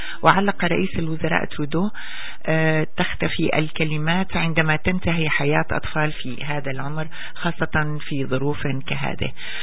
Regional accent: Syria; وقديه نحن كسوريين لازم نتعاضد مع بعضنا

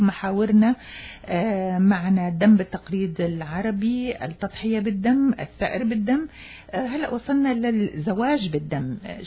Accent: Syria; وأنا سورية

